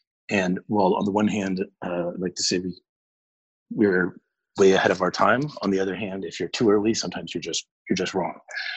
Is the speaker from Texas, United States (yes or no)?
no; Seattle, Washington, United States; I'm originally from Seattle, and I went to college and studied music, ethnomusicology.